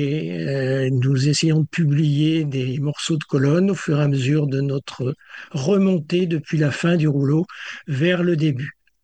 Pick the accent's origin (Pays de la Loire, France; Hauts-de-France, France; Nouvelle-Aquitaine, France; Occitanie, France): Hauts-de-France, France; Lille; Je suis du Nord, je suis natif de Lille et attaché à la Flandre telle que Lille la présente aujourd'hui.